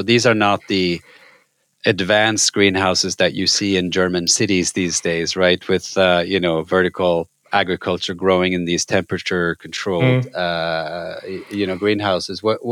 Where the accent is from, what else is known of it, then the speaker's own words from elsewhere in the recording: Norway; I grew up in Norway